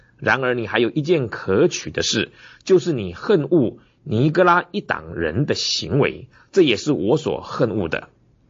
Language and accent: Chinese; China; 我们中国人不是说饮水思源吗？